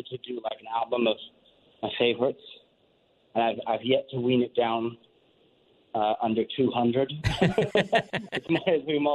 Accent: England, United Kingdom; But it's been a confusing story because while we are an English band of English people, we have done pretty much all of the work in the U.S.

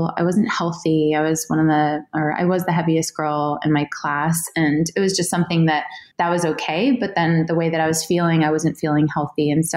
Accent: New Hampshire, United States; I grew up in New Hampshire and my parents are amazing.

